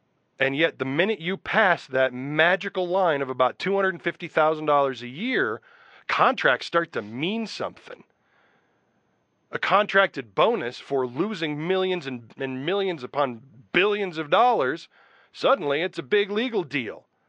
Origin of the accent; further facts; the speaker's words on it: Utah, United States; I did think it was a little different because I come from Utah, and I was out of state when I joined my first union.